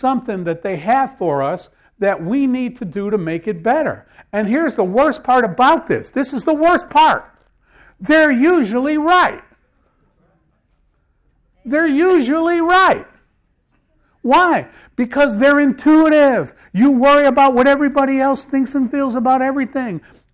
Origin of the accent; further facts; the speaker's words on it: Connecticut, United States; Once I was in Connecticut and was seeing everything, my hometown has gone down the tubes.